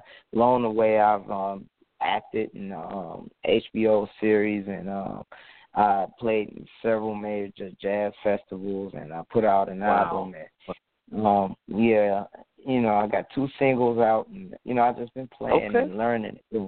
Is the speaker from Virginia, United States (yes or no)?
no; Harvey, Illinois, United States; Well, originally I'm from Chicago, Illinois, Harvey, Illinois.